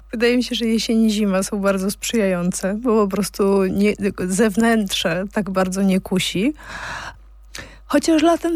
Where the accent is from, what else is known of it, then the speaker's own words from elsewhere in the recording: Kraków, Lesser Poland, Poland; born there; Ja urodziłam się w Krakowie